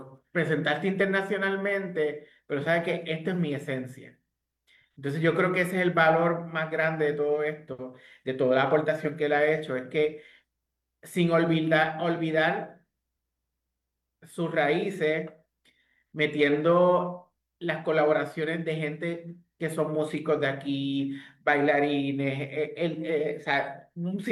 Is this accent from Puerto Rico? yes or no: yes; Puerto Rico; nosotros como puertorriqueños, cuando nos organizamos